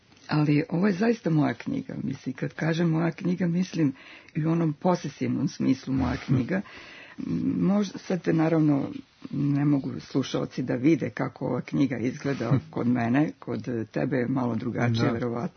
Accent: Split, Split-Dalmatia County, Croatia; now in Belgrade, Serbia; Došla sam iz Splita u Beogradu, metropolu. Metropolu za Split je to bila metropola.

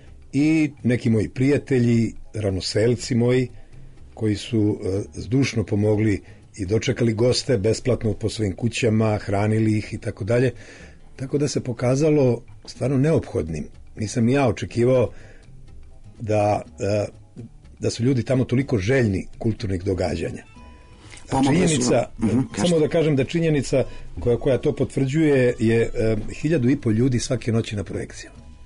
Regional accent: Vojvodina, Serbia; Ja sam rođen u Vojvodini, tamo sam i odrastao, završio srednju školu i posle toga sam došao u metropolu.

